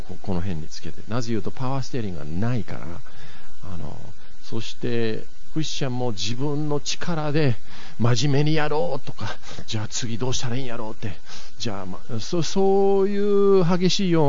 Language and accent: Japanese; Yokohama, Kanagawa, Japan; 僕は子供の時に横浜に住んでたんですけれども